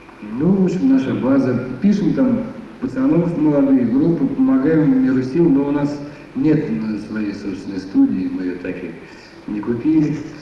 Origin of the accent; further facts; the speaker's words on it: Magadan Oblast, Russia; born there; Ну, я родился на Колыме.